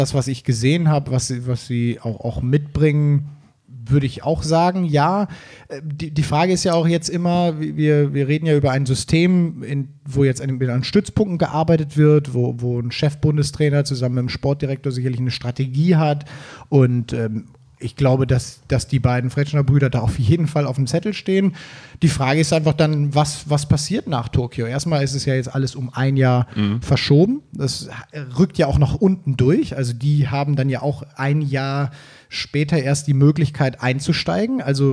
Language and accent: German; Cologne, North Rhine-Westphalia, Germany; now in Hamburg, Germany; wie man bei uns in Köln so sagt, hier aus Hamburg.